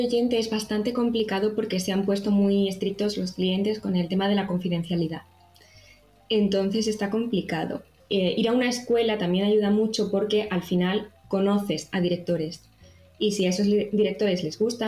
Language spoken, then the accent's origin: Spanish; Ronda, Andalusia, Spain; moved away; also born or lived in Valencia / Barcelona; Yo soy de Ronda, en Málaga.